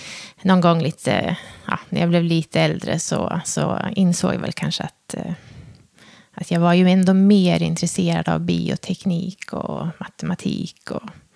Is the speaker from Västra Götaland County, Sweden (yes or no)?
no; Hudiksvall, Gävleborg County, Sweden; Jag är ju född och uppvuxen i Hudiksvall i min familj med mamma och pappa och en storebror.